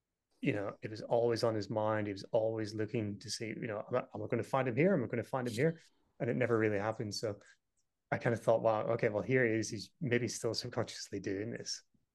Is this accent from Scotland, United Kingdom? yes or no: no; Northern Ireland, United Kingdom; Very different from the scenes that I grew up in Northern Ireland